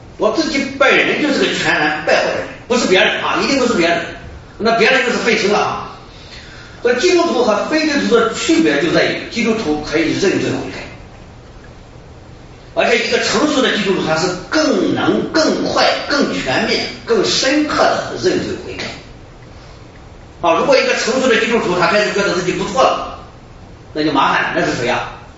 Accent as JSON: {"language": "Chinese", "country": "China", "said": "我们中国人有个名人叫孔子啊"}